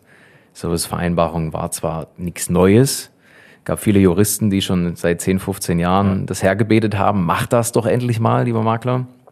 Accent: Saxony, Germany; ich hatte damals zu der Zeit in Jena gelebt, ich komme ja ursprünglich aus dem Vogtland, aus einem kleinen 150-Seelen-Dorf, mitten im Nirgendwo.

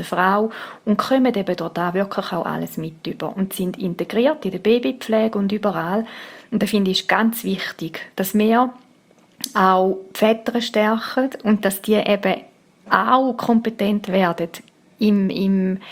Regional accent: Switzerland; Und ich meine, die Läden haben offen bei uns in der Schweiz.

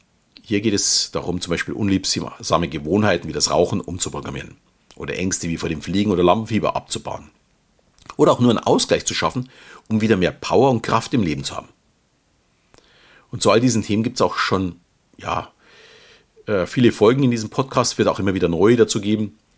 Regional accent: Munich, Bavaria, Germany; Wie man vielleicht schon hört, komme ich aus dem Süden Deutschlands und fühle mich, auch wenn ich mittlerweile mit meiner Familie etwas außerhalb wohne, noch immer als echter Münchner. Schließlich bin ich geboren und aufgewachsen in der bayerischen Landeshauptstadt.

